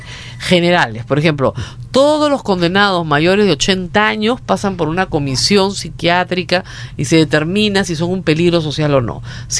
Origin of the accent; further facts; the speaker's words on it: Peru; porque soy peruana, ¿qué quieres que haga?